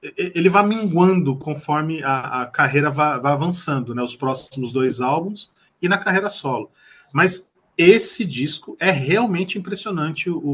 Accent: São Paulo, Brazil; eu que sou de São Paulo

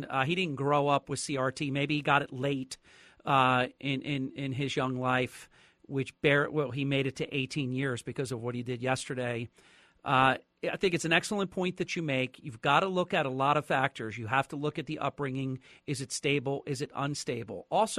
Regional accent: New Jersey, United States; And I will tell you, my home state of New Jersey has some credibility

